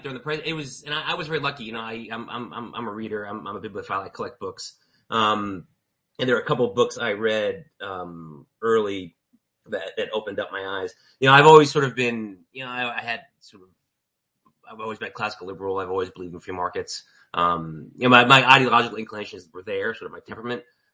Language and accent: English; New York, United States; now in Washington DC, United States; Yeah, I grew up in New York, but I've been a, you know, I'll use the word creature of the DC area for a long time.